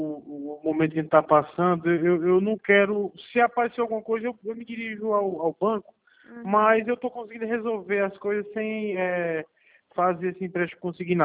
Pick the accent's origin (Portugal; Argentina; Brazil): Brazil; Picos, Piauí; Eu trabalho em Oricuri, em Pernambuco. Eu sou de Picos, Piauí.